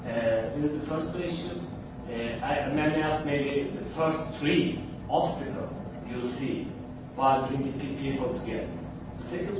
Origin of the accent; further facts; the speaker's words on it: Turkey; I come from Turkey